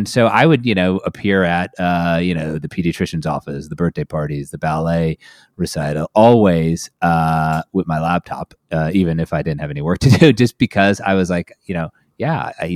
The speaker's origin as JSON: {"language": "English", "region": "Massachusetts", "country": "United States", "tie": "born or raised there", "moved": "as an adult", "lives_now": "Connecticut, United States", "said": "I live in Southern Connecticut. I grew up in Massachusetts back when we had, you know, real winter."}